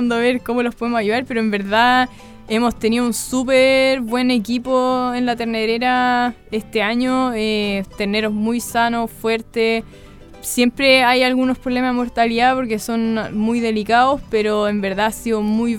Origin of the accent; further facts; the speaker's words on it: Chile; yo me fui de Chile hace 8 años y volví hace casi un año